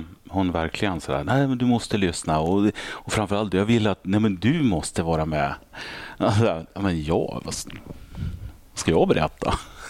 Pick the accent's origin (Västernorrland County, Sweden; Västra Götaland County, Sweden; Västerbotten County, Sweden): Västernorrland County, Sweden; Örnsköldsvik; Så att där är jag född och uppvuxen och där startade jag även min polisiära karriär.